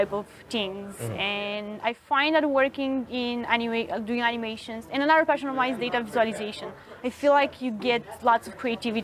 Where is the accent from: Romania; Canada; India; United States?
Romania; now in France; I'm originally from Romania, but I live in France, in south of France, not Paris.